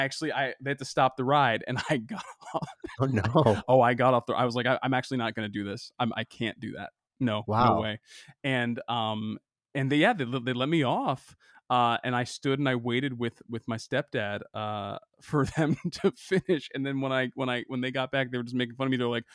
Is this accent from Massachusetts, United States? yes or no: yes; Boston, Massachusetts, United States; So you have to understand, I grew up, so I'm from Boston, and I grew up loving movies.